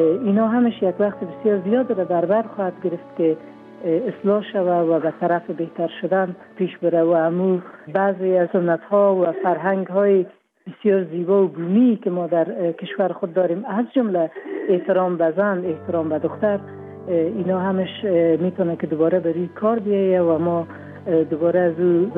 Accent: Afghanistan; در افغانستان ما اول افغان هستیم بعد از اون مسلمان هستیم.

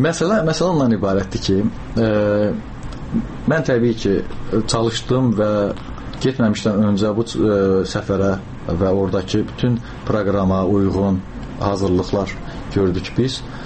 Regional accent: Karabakh, Azerbaijan; Mən özüm Qarabağdanam və müharibənin içində olmuşam.

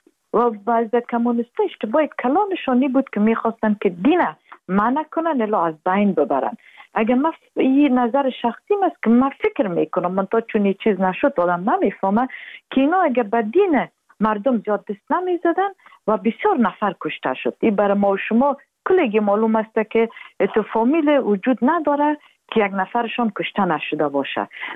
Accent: Afghanistan; امه ما افغان هستیم،

